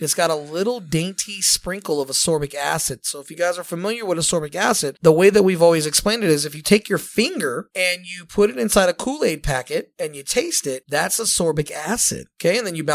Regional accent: Melbourne, Victoria, Australia; Hi, guys. I'm new to your scope. I'm from Melbourne, Australia.

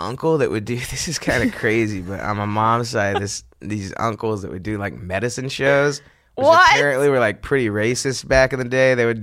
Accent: San Antonio, Texas, United States; No, I grew up in San Antonio.

